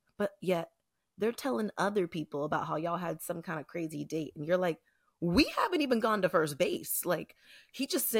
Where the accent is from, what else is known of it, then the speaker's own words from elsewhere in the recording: the Carolinas, United States; because, you know, I'm from the Carolinas.